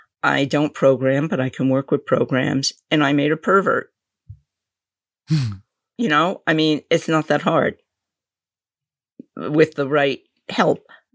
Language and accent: English; New York, United States; You know, I just say … I'm from New York. That's all I say.